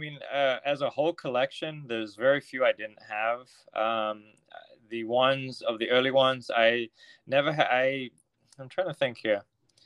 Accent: South Africa; now in United States; So originally I'm South African. My parents are English. My dad was a pilot, so we kind of just traveled all over. But I moved here into the U.S., the St. Louis area, about 1995.

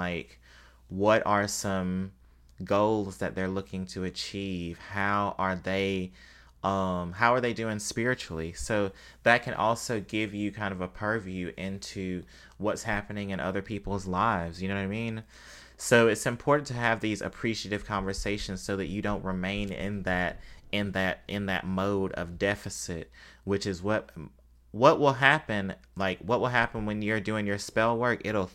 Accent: Mississippi, United States; I'm from Mississippi. I didn't grow up like in poverty

